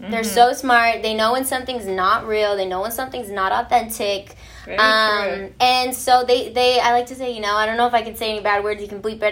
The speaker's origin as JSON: {"language": "English", "town": "Inglewood", "region": "California", "country": "United States", "tie": "born or raised there", "said": "I was born and raised an LA girl, Cali girl, super proud to be where, you know, born and raised in Inglewood, but I am Mexican American. My parents were born in LA as well, but my grandparents are actually from Jalisco, Mexico."}